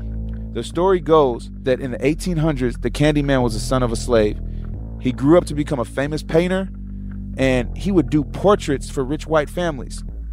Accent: Chicago, Illinois, United States; That was one of the most terrifying urban legends for me as a child growing up in the Chicago area.

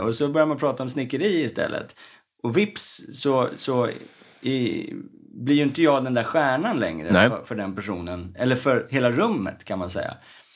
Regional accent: Stockholm, Stockholm County, Sweden; så att uppväxten i Örnsberg, där jag växte upp, skulle vara så normal som möjligt ändå

